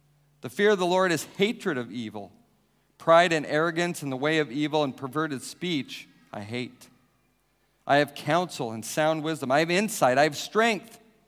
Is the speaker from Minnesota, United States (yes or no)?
no; Wyoming, United States; So, I'm from Wyoming. Back in Wyoming, I loved camping and going into the mountains.